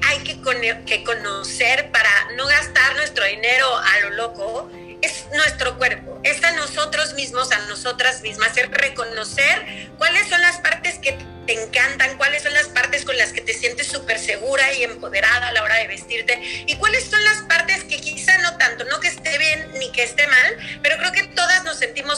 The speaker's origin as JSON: {"language": "Spanish", "region": "Mexico City", "country": "Mexico", "tie": "born or raised there", "moved": "as an adult", "lives_now": "Los Angeles, United States", "said": "cuando yo me mudo de México, que es mi ciudad natal, a Los Ángeles con mi esposo"}